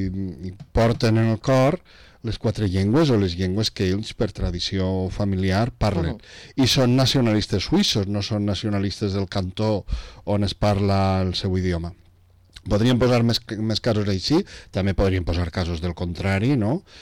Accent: Valencian Community, Spain; com a valencians

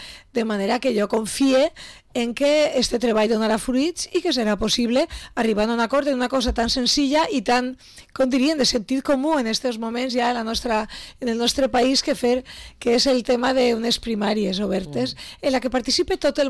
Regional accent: Betxí, Valencian Community, Spain; a les nostres comarques de Castelló, s'està arribant a molts acords municipals, entre ells en Betxí, el meu poble

